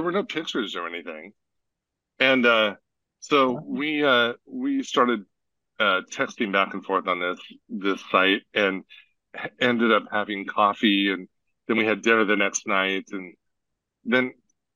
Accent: Colorado, United States; I grew up in Colorado.

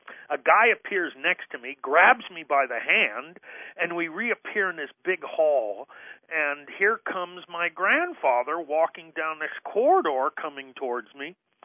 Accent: Los Angeles, California, United States; I was graduated high school in 1966 in Los Angeles, and was born and raised in Los Angeles. And I actually love Los Angeles.

